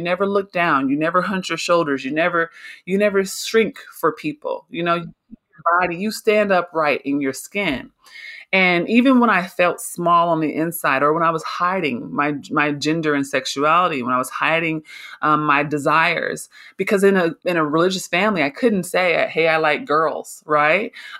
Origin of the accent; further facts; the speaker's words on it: Oakland, California, United States; also born or lived in Berkeley; growing up in California, in Oakland and Berkeley in the Bay Area in the 80s and 90s, being genderqueer wasn't weird.